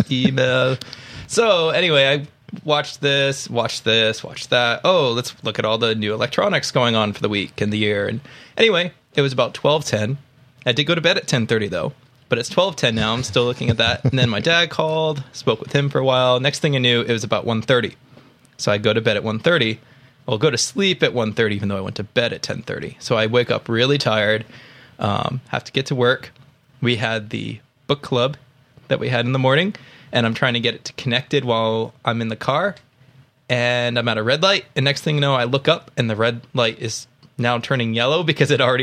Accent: New England, United States; Growing up in New England, these are very nice idiots around here.

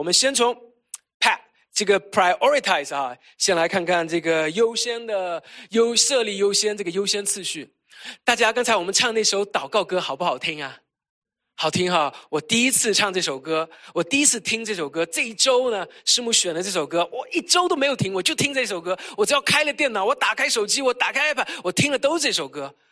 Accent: China; 我们中国人，我们国内的弟兄姐妹讲，这是救命的稻草

